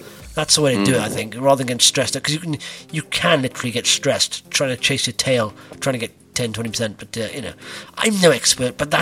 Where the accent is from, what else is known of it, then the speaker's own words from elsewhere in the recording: Wales, United Kingdom; now in England; Thing is, I'm based in England. I'm a Welshman.